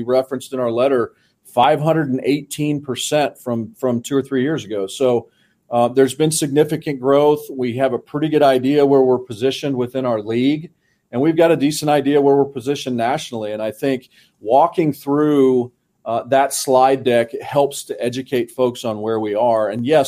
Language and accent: English; Kansas, United States; born or raised there